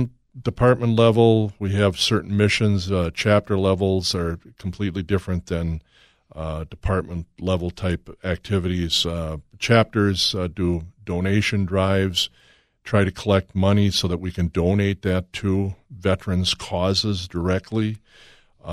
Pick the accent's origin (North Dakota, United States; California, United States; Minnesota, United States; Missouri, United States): Minnesota, United States; South St. Paul; I am from South St. Paul, Minnesota, and we have our own VFW down there